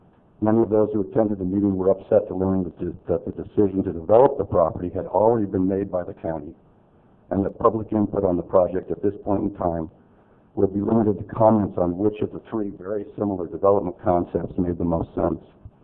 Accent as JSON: {"language": "English", "town": "Patterson", "region": "California", "country": "United States", "tie": "born or raised there", "lives_now": "Modesto, United States", "said": "I currently live in Modesto, but I was born and raised in Patterson and have spent 30 years of my professional life serving the interests of irrigated agriculture on the west side."}